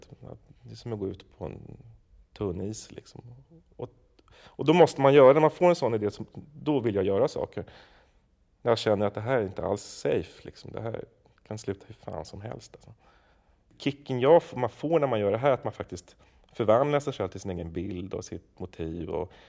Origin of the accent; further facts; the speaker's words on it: Stockholm, Stockholm County, Sweden; Jag är uppväxt på Södermalm i Stockholm.